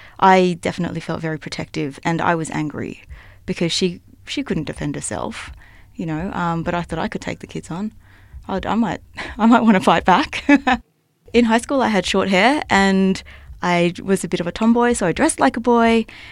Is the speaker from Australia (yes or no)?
yes; Doonside, New South Wales, Australia; especially in Doonside. We were a small Filipino family. I was born here, so I classed myself as Australian, but looks-wise, that didn't wash with the other kids in the neighbourhood.